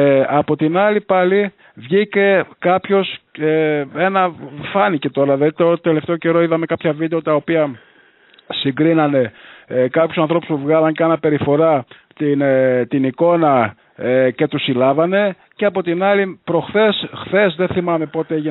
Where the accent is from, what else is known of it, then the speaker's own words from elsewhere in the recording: Greece; γιατί εγώ σαν Έλληνας πολίτης άρχισα να φοβάμαι ότι δεν υπάρχει δικαιοσύνη